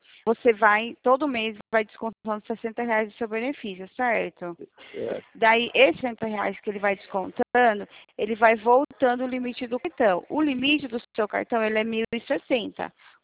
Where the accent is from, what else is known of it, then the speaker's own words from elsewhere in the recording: Piracicaba, São Paulo, Brazil; Sou de Piracicaba também.